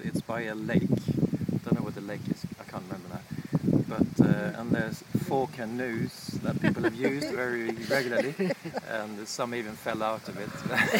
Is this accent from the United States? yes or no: no; Stockholm, Stockholm County, Sweden; from Stockholm.